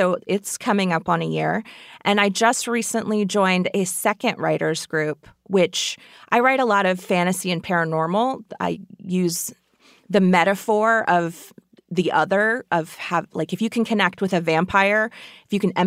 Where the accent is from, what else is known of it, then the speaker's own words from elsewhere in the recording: Oklahoma, United States; So I am from Oklahoma. I was working as a script supervisor there for the film industry, mostly indie projects.